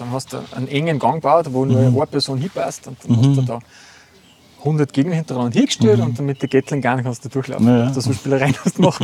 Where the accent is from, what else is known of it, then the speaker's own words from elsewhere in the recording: Upper Austria, Austria; Wir sind ja im Innviertel aufgewachsen.